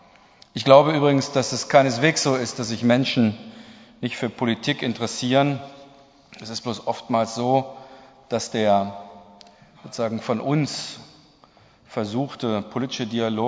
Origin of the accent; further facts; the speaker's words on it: Recklinghausen, North Rhine-Westphalia, Germany; also born or lived in Oer-Erkenschwick; Immerhin habe ich wesentliche Schandtaten meiner Jugend in Recklinghausen und in Oer-Erkenschwick vollbracht. Von daher ist mir das nicht völlig fremd.